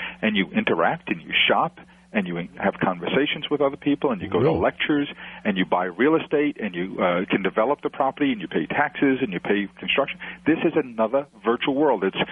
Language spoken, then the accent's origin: English; Queens, New York, United States; I grew up in Queens, New York